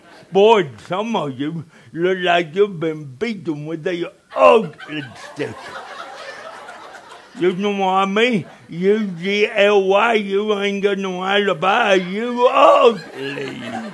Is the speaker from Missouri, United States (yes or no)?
no; Jonesboro, Arkansas, United States; born there; I was born in Jonesboro, Arkansas, 1953. Born there for 18 minutes.